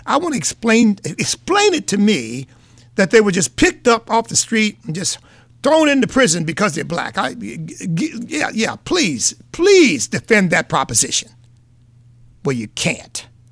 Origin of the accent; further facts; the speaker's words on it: United States; And I'm free because I am an American.